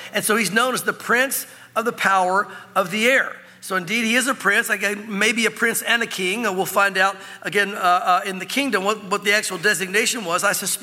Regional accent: the South, United States; because of confusions I had growing up in the South.

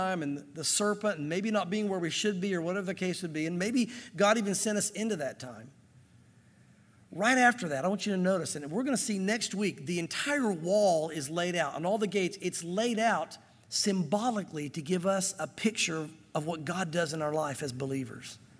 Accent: the South, United States; And growing up in the South, what I learned was, is there's a lot of churches every week telling you how to be saved

